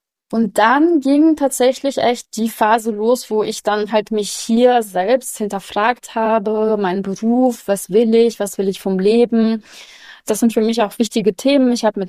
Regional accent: Germany; So, ich als Deutsche in Paris.

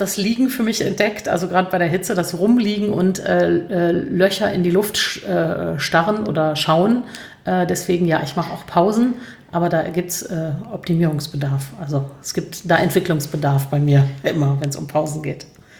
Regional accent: Cologne, North Rhine-Westphalia, Germany; In meiner Heimat sozusagen.

